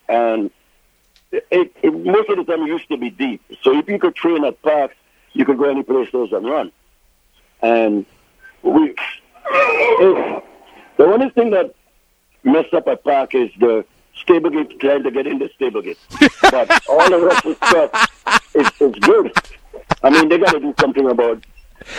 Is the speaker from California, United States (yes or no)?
no; New York, United States; I mean, I grew up in New York, and come on.